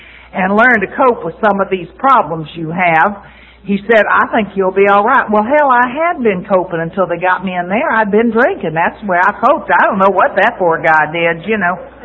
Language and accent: English; West Palm Beach, Florida, United States; Anyway, I come from, hell, would you believe I come from West Palm Beach? That's where I grew up.